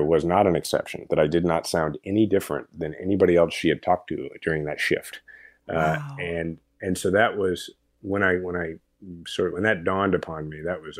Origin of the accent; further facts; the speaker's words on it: Kansas City, Missouri, United States; And like, I love my hometown. I'm a fifth generation Kansas Cityan